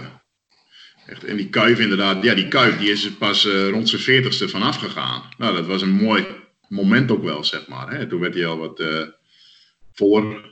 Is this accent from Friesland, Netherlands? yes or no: yes; Rottevalle, Friesland, Netherlands; Vanuit Rottevallen, waar ik opgegroeid ben, gingen we daar naartoe.